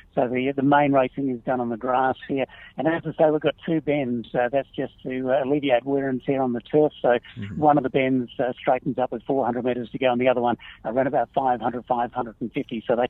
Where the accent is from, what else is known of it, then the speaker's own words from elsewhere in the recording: Carnarvon, Western Australia, Australia; moved away as an adult; now in Singapore; Well, I was in Canaan, my hometown, initially, and then it was a bit of a leap to go to Perth, which is our capital city in Western Australia, and I got a job there.